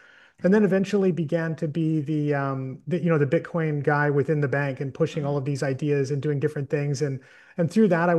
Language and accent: English; Canada; moved away as an adult; now in Taiwan; I've actually been in Taiwan now longer than I was ever in Canada. So I'm Canadian. I've been in Taiwan 25 years.